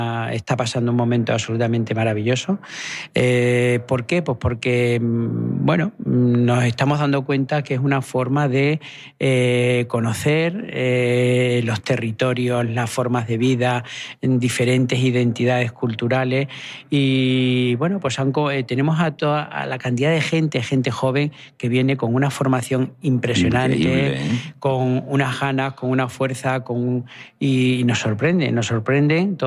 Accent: Extremadura, Spain; cómo somos los extremeños, cómo vivimos, cómo comemos

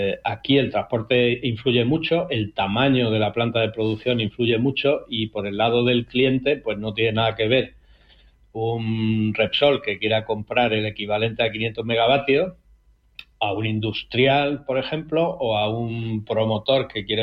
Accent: Andalusia, Spain; now in Madrid, Spain; yo que soy andaluz, residente en Madrid

